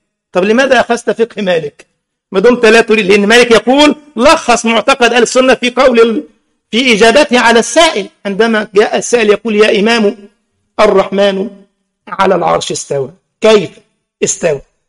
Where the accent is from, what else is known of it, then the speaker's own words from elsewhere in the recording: Egypt; ده رئيس وزراء خارجيه امريكا بيروح لمولد البدو عندنا في مصر يا راجل